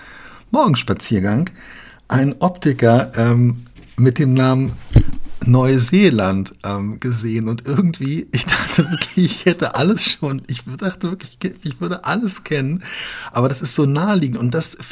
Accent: Koblenz, Rhineland-Palatinate, Germany; born there; weil ich bin ja in Koblenz geboren.

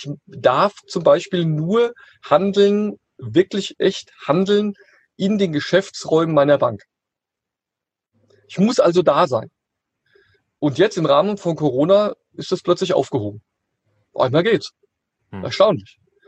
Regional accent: Hesse, Germany; Also ich komme ja hier aus der Nähe von Frankfurt

